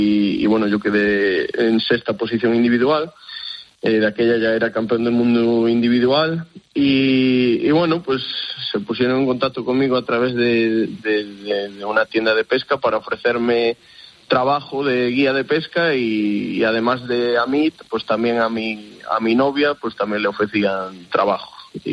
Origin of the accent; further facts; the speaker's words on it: Galicia, Spain; yo soy mucho de mi tierra, me tira mucho Galicia. Y me tira mucho los míos.